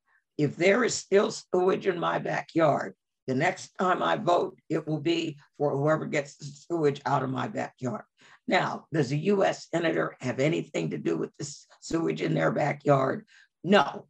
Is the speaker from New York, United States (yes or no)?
no; Maywood, Illinois, United States; And again, I'm from Maywood, Illinois. I'm from Fred Hampton's hometown. Fred Hampton dated my cousin.